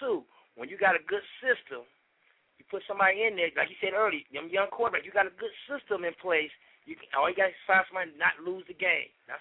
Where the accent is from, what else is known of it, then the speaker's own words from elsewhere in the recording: Cleveland, Ohio, United States; Now, look, I'm born and raised in Cleveland.